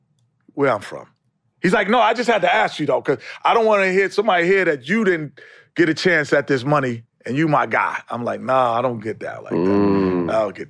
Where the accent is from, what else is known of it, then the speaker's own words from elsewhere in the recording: New York City, New York, United States; Growing up in New York City.